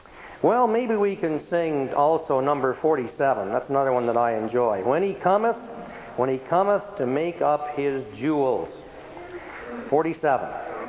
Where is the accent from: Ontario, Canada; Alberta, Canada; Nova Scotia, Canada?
Nova Scotia, Canada; But you know, I come from Nova Scotia. I don't think there's very many people here from Nova Scotia.